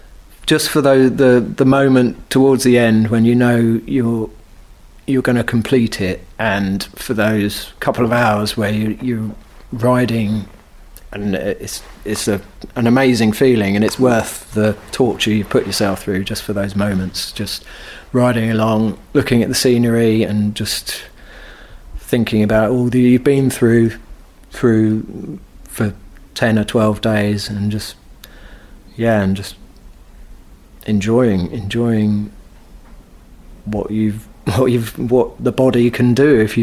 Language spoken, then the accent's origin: English; England, United Kingdom; accent: English; being English and having a very English accent wouldn't go down that well